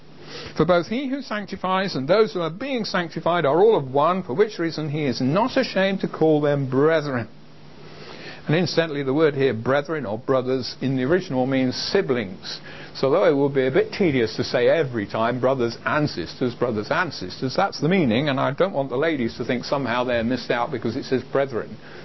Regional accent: England, United Kingdom; In the same way that being an Englishman and liking to watch the rugby, I can say, despite our preacher this morning being from the other side of the water, I am not ashamed to support England.

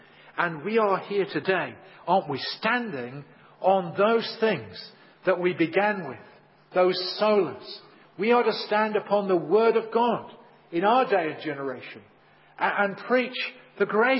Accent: Leicester, East Midlands, United Kingdom; I was born and bred in Leicester.

